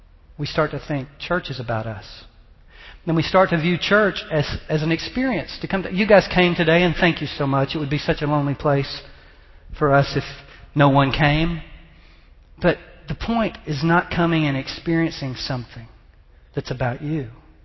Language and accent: English; Texas, United States; I had a couple of friends as I was growing up in Texas that were in the movie business.